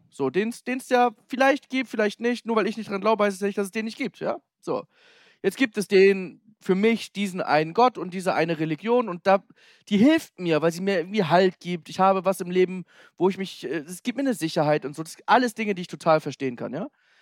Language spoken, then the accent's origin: German; Hamburg, Germany; weil ich bin Hamburger, ich liebe